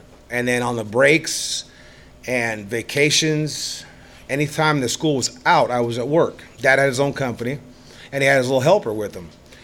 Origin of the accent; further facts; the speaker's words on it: Manitoba, Canada; born there; being a Canadian, born in Manitoba, flatlander, drinking beer.